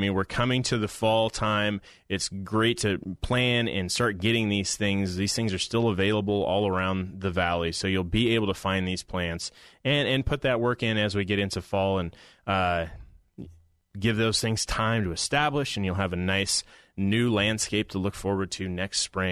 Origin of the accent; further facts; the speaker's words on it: Portland, Oregon, United States; I grew up in Portland. So all of the people I know on Facebook who still live over there are just, devastated with what's going on in the gorge